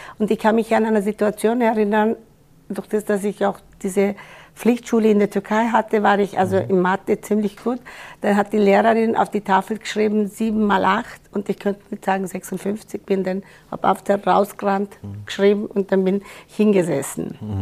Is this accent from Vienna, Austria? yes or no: no; Schwarzach, Vorarlberg, Austria; dann sind wir mit dem Zug nach Vorarlberg und fort dort eben in meinem Heimatdorf Schwarzach sind wir auch dort dann gelandet.